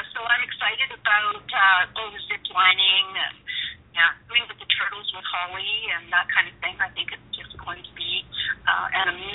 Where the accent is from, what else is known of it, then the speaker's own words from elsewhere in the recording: British Columbia, Canada; I'm an island girl, born and raised on Vancouver Island in British Columbia in Canada.